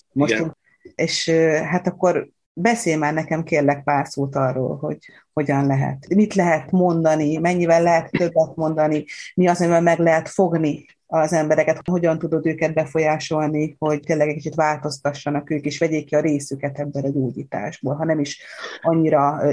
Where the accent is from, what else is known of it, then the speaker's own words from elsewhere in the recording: Budapest, Hungary; én például szemben veled ugye pesti lány vagyok